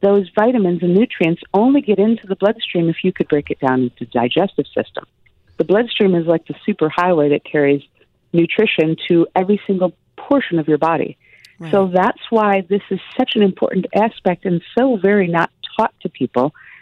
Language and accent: English; Midwest, United States; I grew up in the Midwest. We used to go apple picking